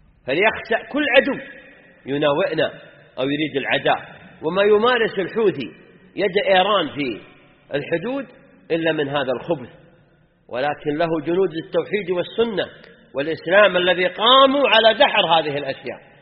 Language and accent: Arabic; Saudi Arabia; واعتنت به بلادنا المملكة العربية السعودية